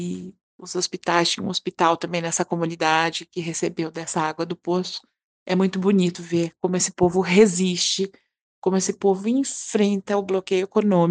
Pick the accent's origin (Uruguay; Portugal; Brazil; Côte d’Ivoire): Brazil; Curitiba, Paraná; Curitiba, que é a cidade de onde eu venho